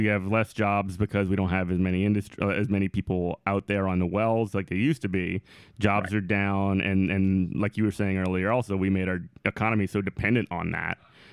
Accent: Chalmette, Louisiana, United States; So anyway, and I grew up in Chalmette.

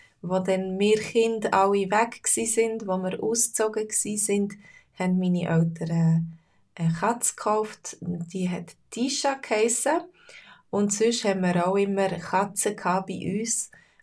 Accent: Fribourg, Switzerland; first language Swiss German; Meine Muttersprache ist Schweizerdeutsch. Aber ich bin in Fribourg aufgewachsen, wie ihr vielleicht schon wisst. Und Fribourg ist eine zweisprachige Stadt. Also in dem Dorf, wo wir gewohnt haben, also gerade neben Fribourg, in der Agglomeration von Fribourg.

